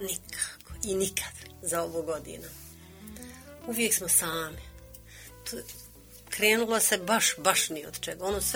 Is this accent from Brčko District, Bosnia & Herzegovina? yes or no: no; Kotor Varoš, Republika Srpska, Bosnia & Herzegovina; now in Gračanica, Bosnia and Herzegovina; mi smo bili novi ljudi u Gračanici, nismo Gračanlije. Mi smo inače porijeklom iz Kotor Varoš.